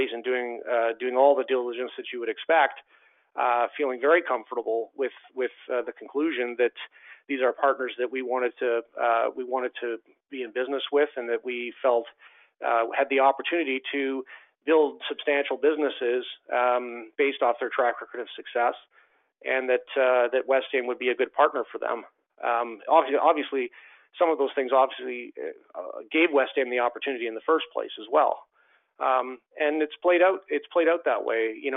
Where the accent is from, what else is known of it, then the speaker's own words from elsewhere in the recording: Canada; being a Canadian.